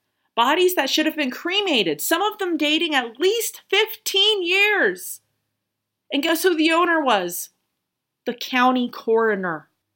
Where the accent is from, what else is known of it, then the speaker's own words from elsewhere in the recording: Pueblo, Colorado, United States; my hometown of Pueblo, Colorado has been thrown into the limelight a week or so ago.